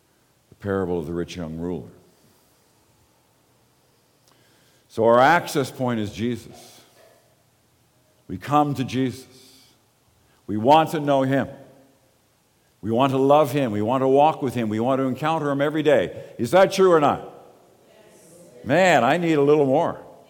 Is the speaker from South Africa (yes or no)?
no; Ireland; I'm Irish. It doesn't matter if I was born in Ireland many years ago and all my family were from there.